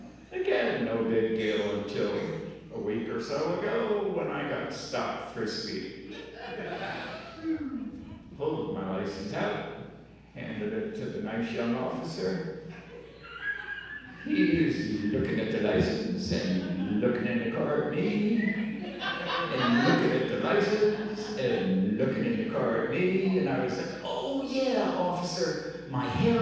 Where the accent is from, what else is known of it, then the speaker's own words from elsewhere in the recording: New Jersey, United States; I told you before, I'm from New Jersey. I used to be an iron worker.